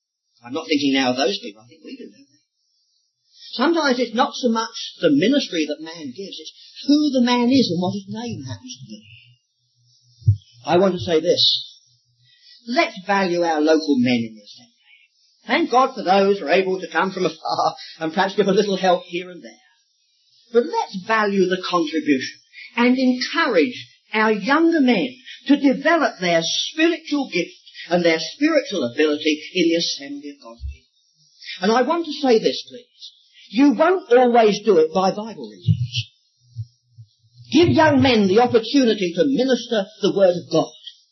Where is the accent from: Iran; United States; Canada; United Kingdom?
United Kingdom; England; I'm an Englishman.